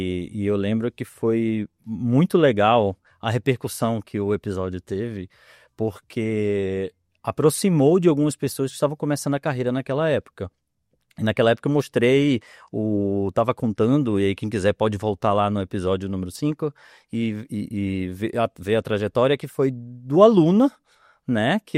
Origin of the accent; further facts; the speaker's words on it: Recife, Pernambuco, Brazil; also born or lived in Pará; Eu sou um recifense, dá para notar pelo sotaque, mas também é um sotaque meio maluco, porque eu, apesar de ser recifense, eu gosto de dizer que eu tenho um coração paraense, porque eu morei 8 anos lá.